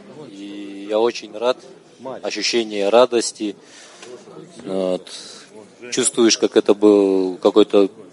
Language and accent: Russian; Taraz, Jambyl Region, Kazakhstan; я из Тараза.